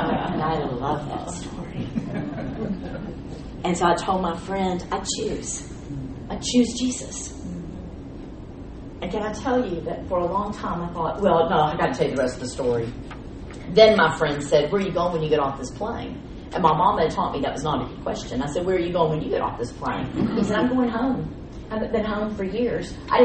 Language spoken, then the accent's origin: English; Japan; I'm a professor from Japan, and I felt this pressure in me